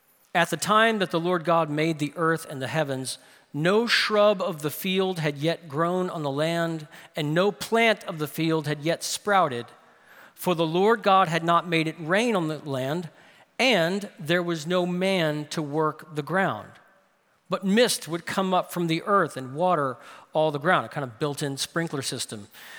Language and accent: English; New Orleans, Louisiana, United States; I would sometimes work summers with Miss Diane doing various work around New Orleans, my hometown.